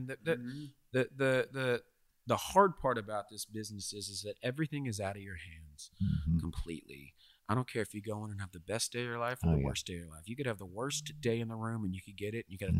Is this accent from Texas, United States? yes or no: yes; Dallas, Texas, United States; And keep in mind, I was born in Dallas, right? Like, I'm like, you know, that's where I'm from.